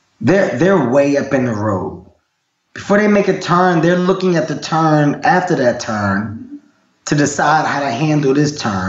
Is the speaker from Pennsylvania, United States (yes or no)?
yes; Philadelphia, Pennsylvania, United States; My first time going to Canada, I didn't know what to expect because I'm a guy from North Philadelphia.